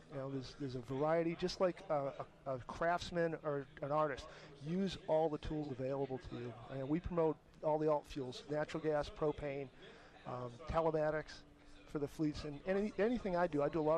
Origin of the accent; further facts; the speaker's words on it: Boston, Massachusetts, United States; now in North Carolina, United States; I grew up in the Boston area